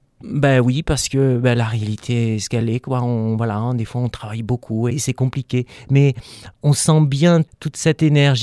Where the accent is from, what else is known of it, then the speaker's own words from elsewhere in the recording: Die, Auvergne-Rhône-Alpes, France; born there; je suis né à Die et je suis passé par